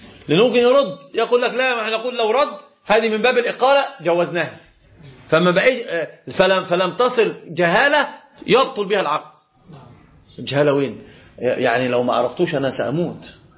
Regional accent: Egypt; عندنا في مصر مثل شائع جدا ذائع في مصر

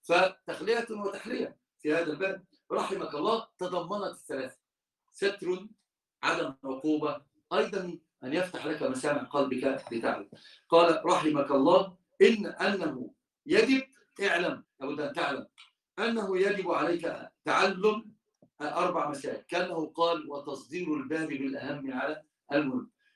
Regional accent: Egypt

